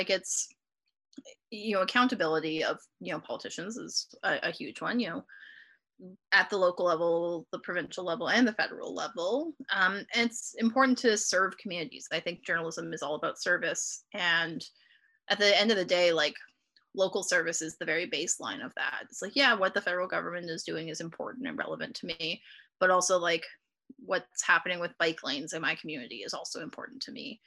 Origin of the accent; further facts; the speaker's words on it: Alberta, Canada; I'm from Alberta originally.